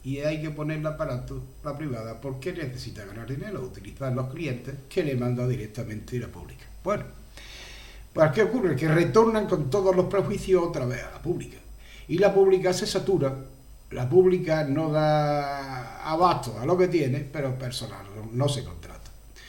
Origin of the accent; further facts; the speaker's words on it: Andalusia, Spain; Pero en Andalucía, como andaluz que soy